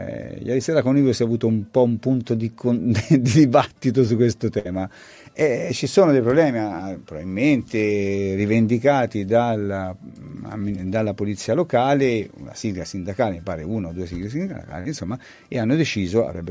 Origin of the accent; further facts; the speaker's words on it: Rigutino, Tuscany, Italy; Ma io vengo da Rigutino, non vengo da Arezzo, capito? Io sono un rapo di Chiana, come ci chiamavate una volta